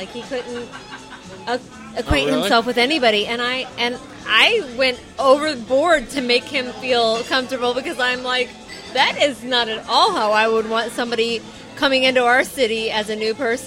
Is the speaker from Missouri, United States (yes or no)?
yes; St. John, Missouri, United States; I grew up right by the airport in St. John's.